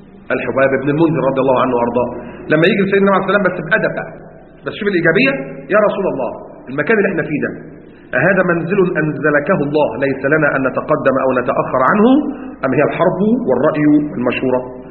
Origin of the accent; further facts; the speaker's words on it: Egypt; لكن يهمني كمسلم، ولو إن أنا مصري أو أنا مصري ماليش دعوة، لا كذلك يهمني المسجد الأقصى وأنا مصري لأني مسلم،